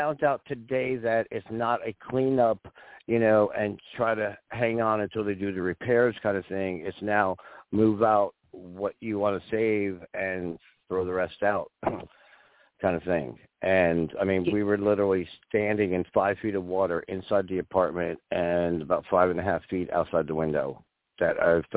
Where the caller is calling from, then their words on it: North Fort Myers, Florida, United States; North Fort Myers.